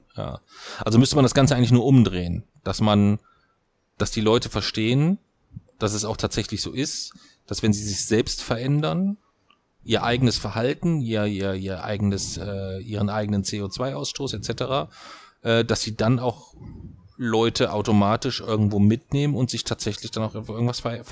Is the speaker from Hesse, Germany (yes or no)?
yes; Kassel, Hesse, Germany; ich komme aus Kassel, was sollen wir Kassler denn alles tun?